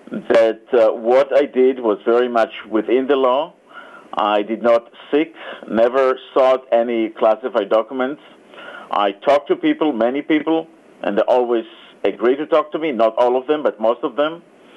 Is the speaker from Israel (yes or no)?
yes; Israel; and you know, I came from Israel's establishment. I was driven to high school by, at that time, by General Ezra Weizman, who was a neighbor and a friend. So I came from Israel and, you know, very much establishment, military establishment, I would even say.